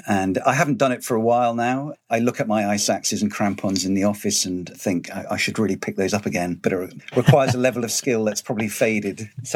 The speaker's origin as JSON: {"language": "English", "region": "Scotland", "country": "United Kingdom", "tie": "born or raised there", "said": "I'm half Scottish, half Norwegian, so prefer the colder climes to the warm. Yeah, growing up in the Highlands of Scotland"}